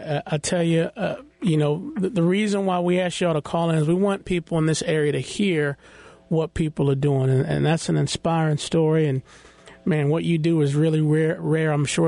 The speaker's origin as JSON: {"language": "English", "town": "Washington", "region": "District of Columbia", "country": "United States", "tie": "born or raised there", "lives_now": "Baltimore, United States", "said": "I grew up in Washington, D.C., and my parents bought their house years ago."}